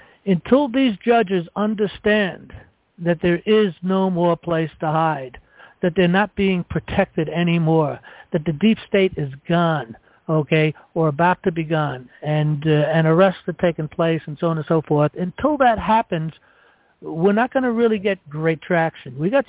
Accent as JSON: {"language": "English", "region": "New York", "country": "United States", "said": "I happen to have that knowledge because I come from New York"}